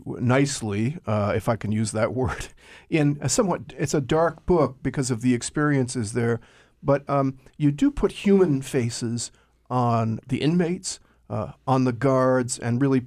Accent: Thomaston, Maine, United States; I grew up in Thomaston, home of the former Maine State Prison

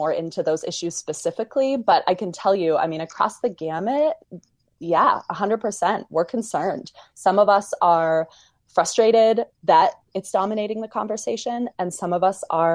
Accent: Florida, United States; I grew up in Florida, which is a very interesting state.

